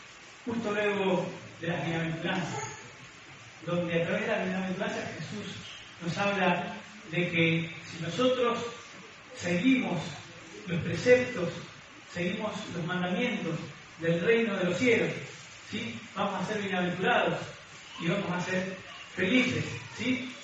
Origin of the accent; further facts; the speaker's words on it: Argentina; Soy argentino, pero soy nacionalizado español, ¿sí?